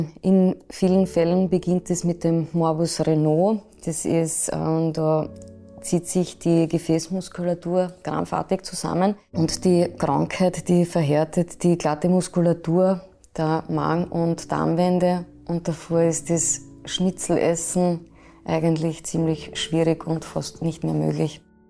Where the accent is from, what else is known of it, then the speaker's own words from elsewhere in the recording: Mörbisch, Burgenland, Austria; Ich bin als Nesthäkchen zwischen meinem Bruder und meiner Schwester aufgewachsen in Mörbisch. Das ist am Ufer des Neusiedlersees.